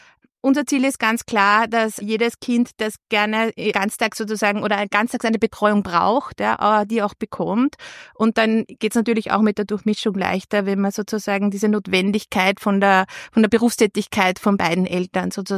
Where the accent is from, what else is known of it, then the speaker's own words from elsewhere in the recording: Lower Austria, Austria; now in Vienna, Austria; Ich bin in Niederösterreich aufgewachsen, bin seit mehr als 20 Jahren mittlerweile in Wien und ja, fast so lange auch in der Leopoldstadt.